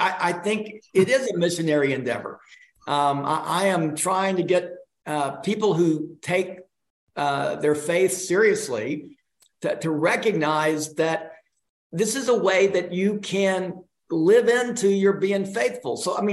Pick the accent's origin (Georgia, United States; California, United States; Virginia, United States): Georgia, United States; Atlanta; But my own personal story is I grew up in Atlanta. You know, growing up in Atlanta, I was always interested in the church.